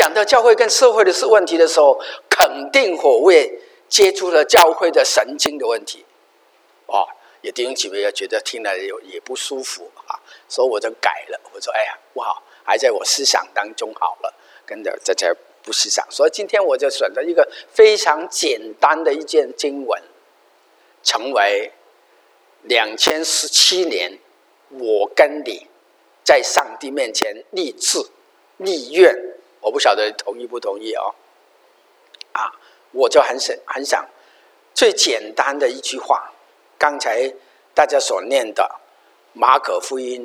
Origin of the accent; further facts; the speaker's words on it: Hong Kong; now in United States; 我们从香港来的人觉得香港更乱